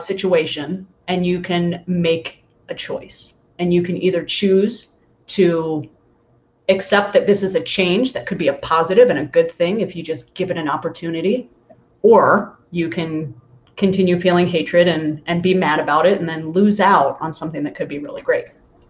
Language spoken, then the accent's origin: English; Maryland, United States; also born or lived in Midwest; now in Arizona, United States; I grew up on the East Coast and in the Blue Ridge Mountains, and it's beautiful in Maryland and Ooh. Crystal rocks.